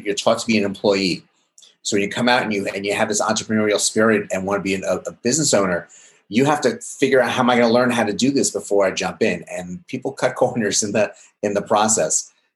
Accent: Jacksonville, Florida, United States; I'm from Jacksonville, Florida.

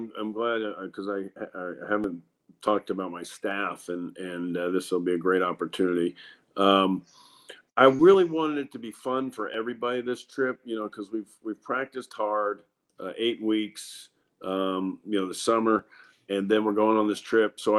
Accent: California, United States; also born or lived in Hawaii / Santa Barbara / New Zealand; I've lived in great places, like obviously Hawaii, Santa Barbara, and I grew up in California. New Zealand.

